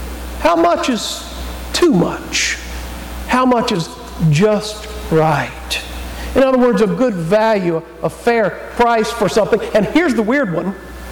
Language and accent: English; Georgia, United States; All the way around 285 in Atlanta and then up Georgia 400 back to my hometown.